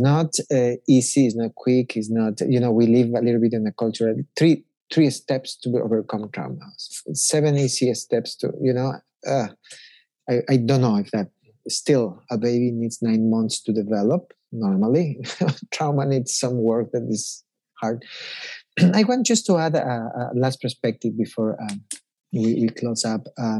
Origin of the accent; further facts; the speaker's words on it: Ecuador; I don't know, I'm from Ecuador.